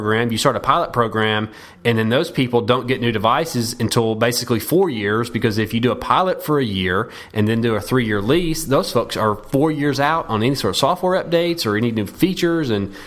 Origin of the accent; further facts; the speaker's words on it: Chattanooga, Tennessee, United States; they did not know I was from Chattanooga, and it's been funny.